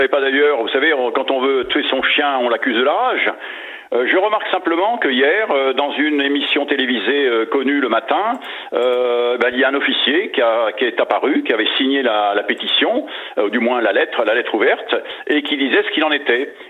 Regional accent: France; Je suis français d'abord, et compte tenu de mon passé, compte tenu de 5 siècles, ma famille est arrivée en France il y a 5 siècles, et je dois dire que j'ai la France qui coule dans mes veines.

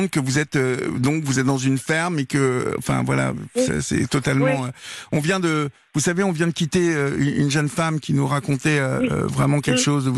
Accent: Normandy, France; je connais les gendarmes, moi, dans mon patelin, là-bas en Normandie.

